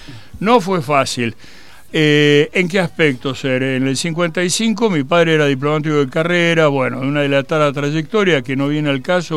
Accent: Buenos Aires, Argentina; born there; yo nací en el 57? Vos me pones histórico, pará, no tengo 100 años. Pero yo nací en La Recoleta, en Ayacucho y Posadas

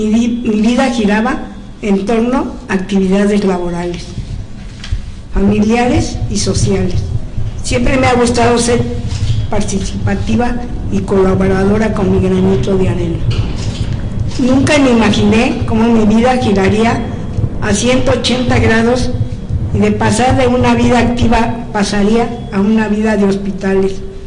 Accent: Mexico City, Mexico; born there; Hace 66 años nací en la Ciudad de México.

